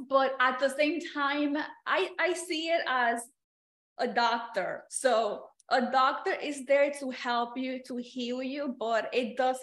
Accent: New York, United States; I love coffee. I'm a New Yorker. Give me my coffee.

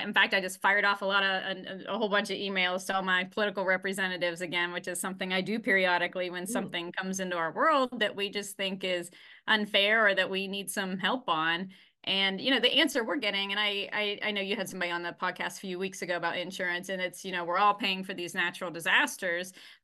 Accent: Ohio, United States; And since I'm from Ohio, I always like to go.

